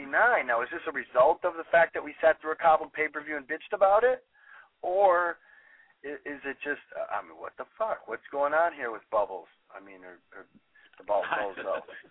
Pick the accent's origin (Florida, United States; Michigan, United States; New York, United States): Michigan, United States; I come from Michigan, and look what they did for us.